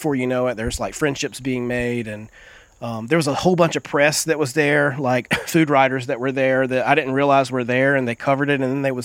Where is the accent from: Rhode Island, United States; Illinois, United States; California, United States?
California, United States; San Francisco; I'm like, hey, you know, I'm a chef from San Francisco.